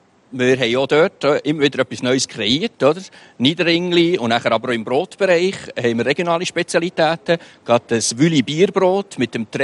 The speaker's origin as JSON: {"language": "German", "region": "Fribourg", "country": "Switzerland", "said": "Als Freiburger haben wir natürlich einen Fondue-Kuchen müssen machen."}